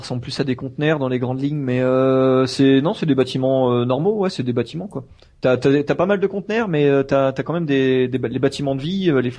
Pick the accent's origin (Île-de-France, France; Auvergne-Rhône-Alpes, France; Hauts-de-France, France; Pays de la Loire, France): Pays de la Loire, France; je viens de Sarthe et je suis en Antarctique